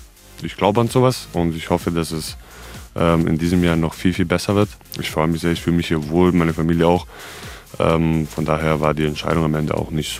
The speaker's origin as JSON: {"language": "German", "country": "Serbia", "said": "Ja, hallo, ich komme aus Serbien."}